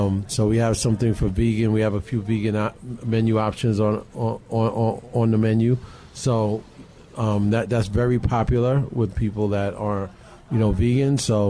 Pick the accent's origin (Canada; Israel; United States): United States; Brooklyn, New York; I'm from born and raised in Brooklyn.